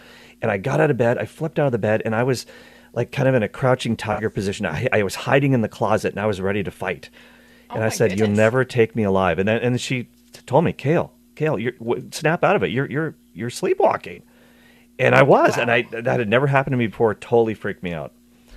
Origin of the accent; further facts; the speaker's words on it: Ireland; And I'm Irish, by the way, so I can laugh at that.